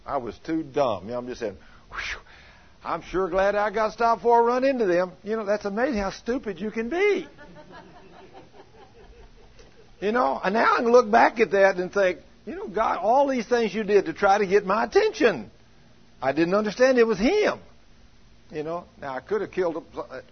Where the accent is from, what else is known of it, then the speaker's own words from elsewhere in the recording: Goldthwaite, Texas, United States; in the country where I was raised in Goldthwaite, there's all kinds of farmers and ranchers and everything. The highways were a little two-lane.